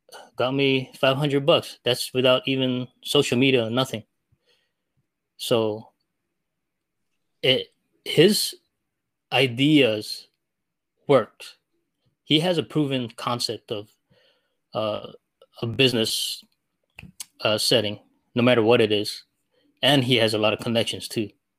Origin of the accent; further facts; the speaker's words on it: Philippines; I'm Filipino